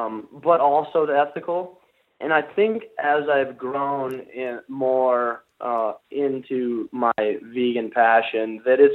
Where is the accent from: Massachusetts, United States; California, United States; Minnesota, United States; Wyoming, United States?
Wyoming, United States; And I grew up in Wyoming, where we farmed and ranched, and we had cattle